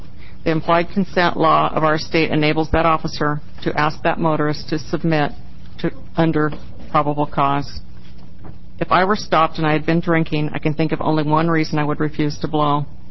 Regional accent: Oregon, United States; I'm from Lane County.

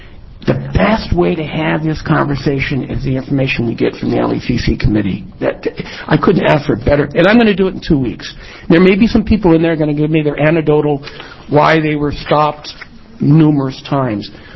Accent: California, United States; I grew up in Chinatown, and I know I always got pulled over when I went across Van Ness Avenue. And by the way, when you grew up in Chinatown, you sit in pillows.

